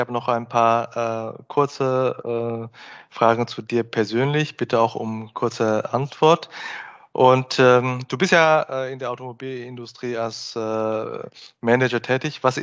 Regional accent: Bavaria, Germany; wenn ich als Niederbayer erfolgreich unterwegs bin, ein Standort in Nordrhein-Westfalen habe

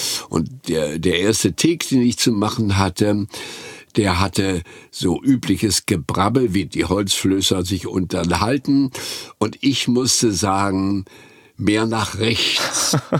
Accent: Güstrow, Mecklenburg-Vorpommern, Germany; nach Güstrow in Mecklenburg, wo ich aufgewachsen bin, kam.

